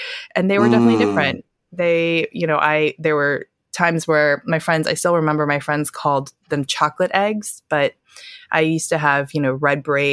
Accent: North Carolina, United States; You know, growing up in North Carolina in the 90s, kids don't know what, mm-hmm. you know, red braised pork is.

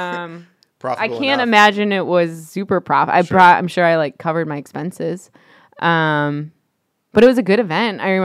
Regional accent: Midwest, United States; now in Houston, United States; I mean, I grew up in the Midwest, so I was just so happy to be out of the snow and the monotonous gray skies, and still am.

